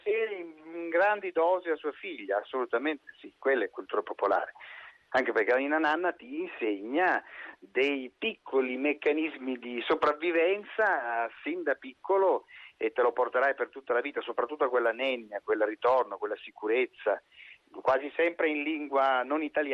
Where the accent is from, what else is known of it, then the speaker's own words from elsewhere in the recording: Campania, Italy; Io sono napoletano